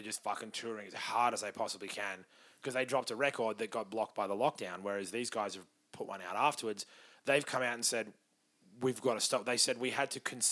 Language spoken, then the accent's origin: English; Australia; So it's just a weird time for me musically as an Australian music fan